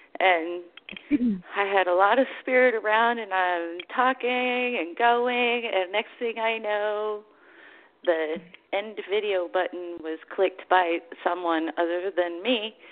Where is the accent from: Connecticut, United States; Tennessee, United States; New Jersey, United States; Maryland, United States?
Connecticut, United States; Putnam; born there; My mother is born and raised in Hartford, but I was born in Putnam because that was the closest hospital.